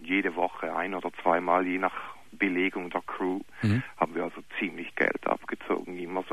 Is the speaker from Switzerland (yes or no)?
yes; Switzerland; now in Germany; Ich bin Schweizer.